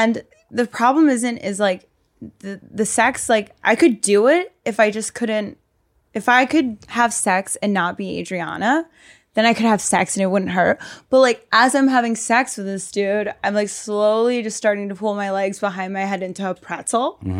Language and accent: English; Reading, Pennsylvania, United States; So I grew up in Pennsylvania, like Westchester area, Reading.